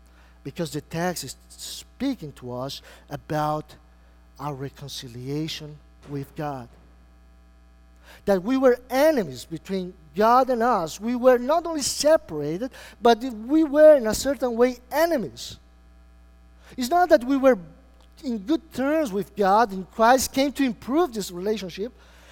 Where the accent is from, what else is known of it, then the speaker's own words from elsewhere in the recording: Argentina; people didn't believe I was from Argentina.